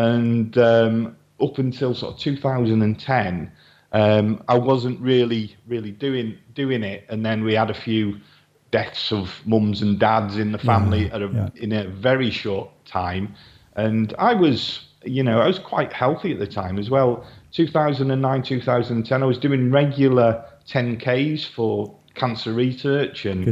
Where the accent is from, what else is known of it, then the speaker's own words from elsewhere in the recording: Wales, United Kingdom; I live in North Wales, I'm Welsh, but Chester's just over the border here.